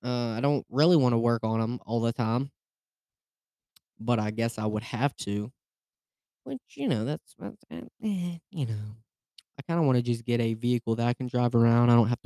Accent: Alabama, United States; I am from Alabama. This podcast. Yes, I'm in Alabama.

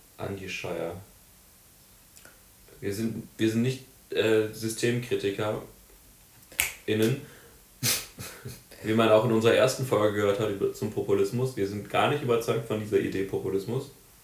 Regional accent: Mönchengladbach, North Rhine-Westphalia, Germany; in meiner Heimat, Mönchengladbach, Nee, also

